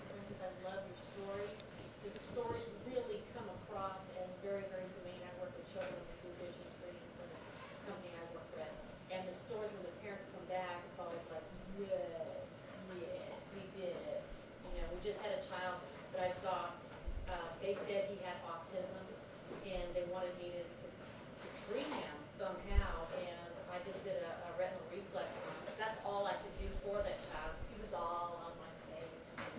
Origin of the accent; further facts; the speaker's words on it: San Bernardino, California, United States; I wish I was, no. I'm from San Bernardino, California.